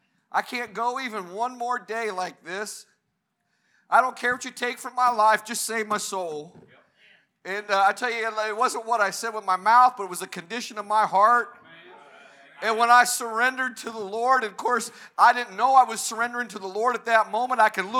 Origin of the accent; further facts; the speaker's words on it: Ohio, United States; He saved me at 10 years old up in Ohio, where I'm from, at an old-fashioned altar bench like this. I'm from Ohio, but my roots are in Macon County.